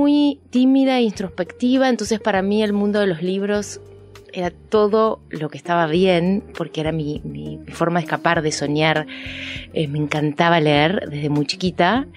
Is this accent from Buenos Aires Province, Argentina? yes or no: no; Reconquista, Santa Fe, Argentina; Yo soy de Reconquista, de una ciudad de norte santafesino, 800 kilómetros de acá. Es una ciudad chiquita